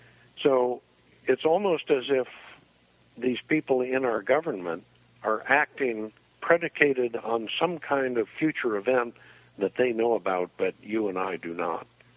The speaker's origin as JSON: {"language": "English", "region": "Missouri", "country": "United States", "tie": "born there", "said": "I was born in Missouri 67 years ago, so the show-me principle is very important to me."}